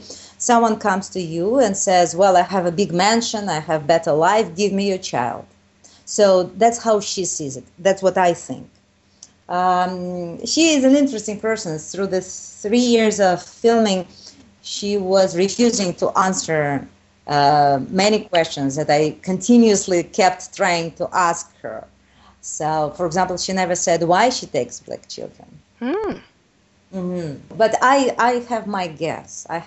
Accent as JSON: {"language": "English", "country": "Russia", "said": "I would say to less degree than Russia, and I'm from Russia."}